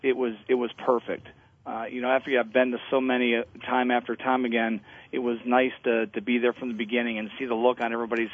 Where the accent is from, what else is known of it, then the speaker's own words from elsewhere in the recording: Pennsylvania, United States; I know in the state of Pennsylvania, my home state, FASTER legislation has passed their state senate